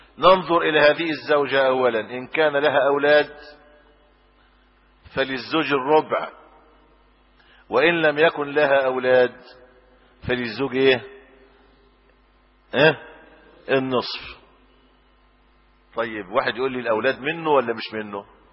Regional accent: Egypt; لكن صار عند القاضي عندنا في مصر مجموعه مواد مستقاه ومستنبطه

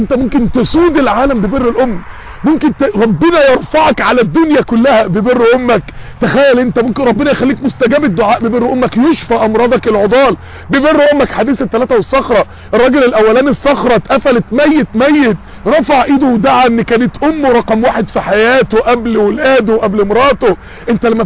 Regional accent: Mansoura, Dakahlia, Egypt; وانا من المنصورة

